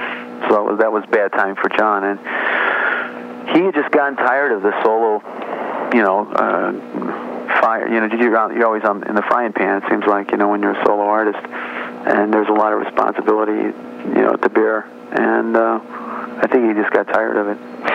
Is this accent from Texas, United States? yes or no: no; Chicago, Illinois, United States; also born or lived in Los Angeles; I was originally from Chicago, moved to L.A. for 8 years, and so I did my time there.